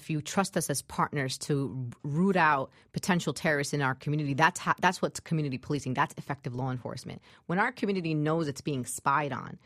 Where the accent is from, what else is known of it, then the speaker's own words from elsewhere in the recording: New York, United States; I am an American. I am a New Yorker.